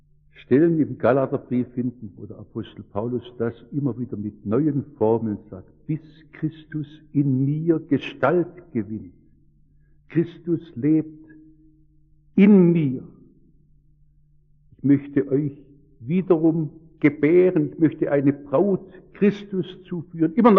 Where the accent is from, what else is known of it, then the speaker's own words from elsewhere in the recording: Baden-Württemberg, Germany; accent: Swabian; Manche unter Ihnen verstehen meinen Dialekt schwer, aber ich bin nun mal Schwabe, ich gehöre in dies Schwabenland.